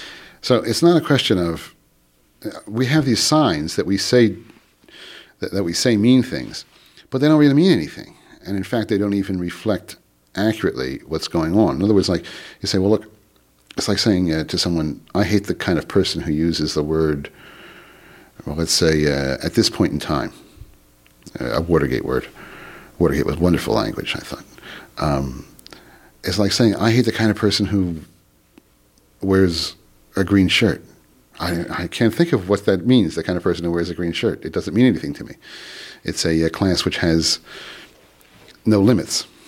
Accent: Philadelphia, Pennsylvania, United States; accent: Philadelphian; Well, I'm from Philadelphia, and so I sound like a Philadelphian, I think.

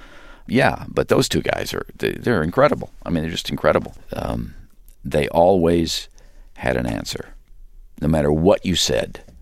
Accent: Illinois, United States; I'm from Illinois

